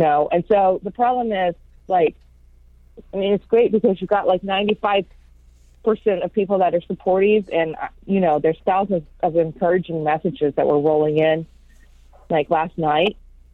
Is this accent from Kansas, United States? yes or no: yes; Wichita, Kansas, United States; I did a large piece with Wichita Eagle from Kansas, my hometown.